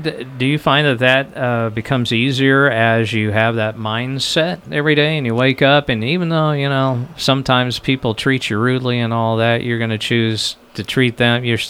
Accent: Lincoln, Nebraska, United States; now in Western Nebraska, United States; And of course, I grew up in Lincoln, so rodeo is about the furthest thing from my mind. But I've lived in Western Nebraska for most of my adult life

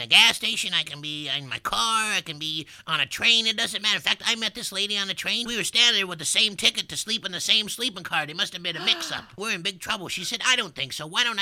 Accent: Brainerd, Minnesota, United States; Well, I'm from Brainerd, Minnesota. Population 11,750.

